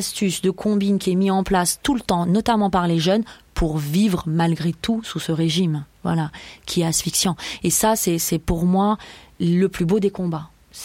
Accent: Iran; accent: Persian; French is a second language; now in France; il saisit mon accent étranger en persan, et il me dit bah vous venez d'où, et je lui dis bah je pourquoi, j'aime bien dire ça, bah non je suis iranienne, comme là quand on me dit mais tu viens d'où, bah quoi, je suis française.

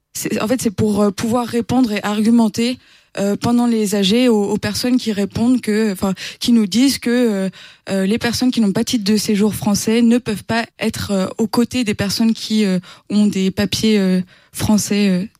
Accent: Rennes, Brittany, France; Bonjour, je viens de Rennes.

